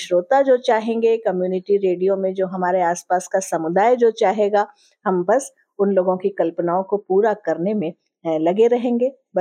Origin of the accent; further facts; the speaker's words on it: Bilaspur, Chhattisgarh, India; हम लोग बिलासपुर के रहने वाले हैं